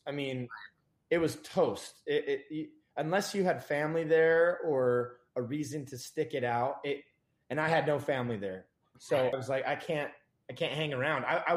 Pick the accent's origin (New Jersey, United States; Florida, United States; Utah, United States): Utah, United States; also born or lived in Orange County, California; growing up in Utah and even like Southern California, Orange County